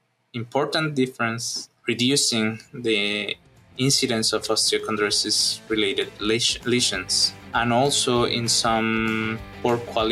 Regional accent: Mexico; English is a second language; now in United States; I'm from Mexico, where I studied my undergraduate bachelor on veterinary medicine

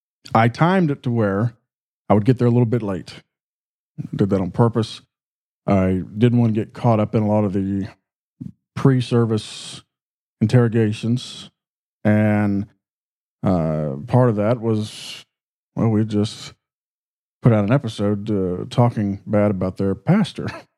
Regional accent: West Virginia, United States; I'm from West Virginia.

